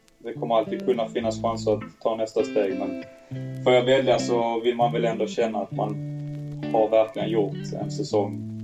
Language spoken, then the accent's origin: Swedish; Malmö, Skåne, Sweden; jag är född och uppvuxen i Malmö